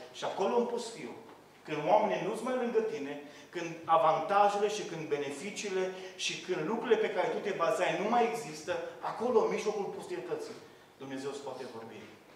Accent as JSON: {"language": "Romanian", "region": "Bihor County", "country": "Romania", "tie": "born there", "said": "M-am dus în satul părinților mei, undeva lângă satul meu natal, undeva lângă Beiuș"}